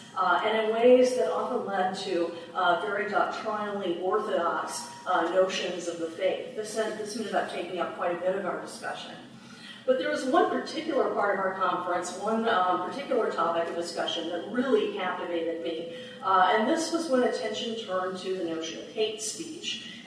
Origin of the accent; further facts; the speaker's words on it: United States; inherently interesting to me as an American